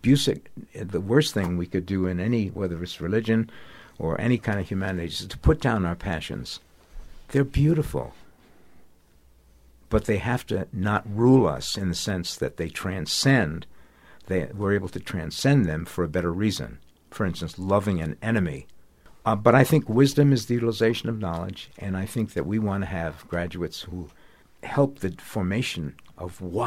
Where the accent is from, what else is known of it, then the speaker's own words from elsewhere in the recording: Bronx, New York, United States; I was in the Marines. I'm from the Bronx, 2 miles from the Bronx.